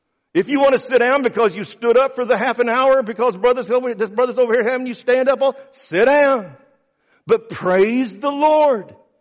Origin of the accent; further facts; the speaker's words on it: Oklahoma City, Oklahoma, United States; My church I grew up in Oklahoma City, we had a music guy